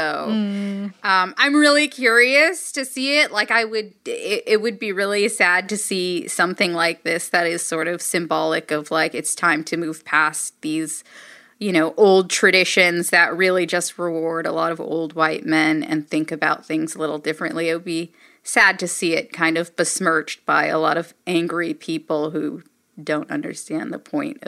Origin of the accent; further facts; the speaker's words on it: Los Angeles, California, United States; I grew up in Los Angeles, so I know how to say things about food